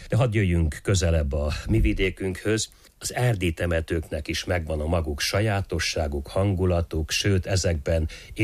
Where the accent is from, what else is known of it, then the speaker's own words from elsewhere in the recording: Póka, Mureș County, Romania; Pókában, az én szülőfalumban még mindig található egy-két csónak alakú fejfa